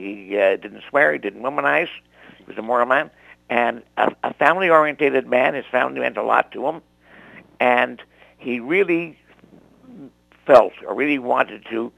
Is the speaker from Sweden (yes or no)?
no; Canada; Me being a Canadian, didn't have to worry about that.